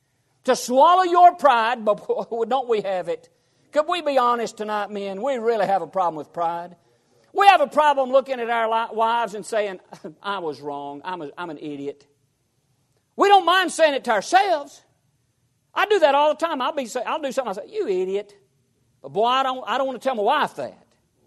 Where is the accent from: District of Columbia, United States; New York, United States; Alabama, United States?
Alabama, United States; Ryan; when I was growing up in Ryan, Alabama, anybody know where Ryan is? That's about 10 minutes from Arab. That's where I grew up.